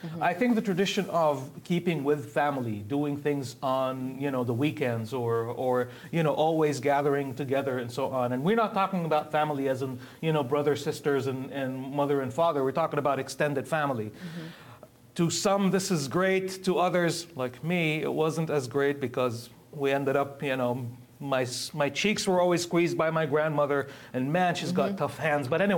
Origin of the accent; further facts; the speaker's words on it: Lebanon; growing up in Lebanon, watching all these films